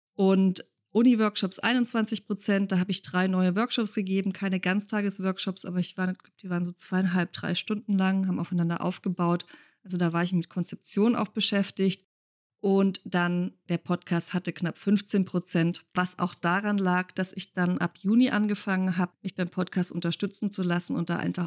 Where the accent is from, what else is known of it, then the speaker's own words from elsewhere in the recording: Konstanz, Baden-Württemberg, Germany; Wir haben uns so auf halbem Weg getroffen zwischen Konstanz, wo ich herkomme, und ja, der Münchner Gegend, wo die meiste Familie sitzt.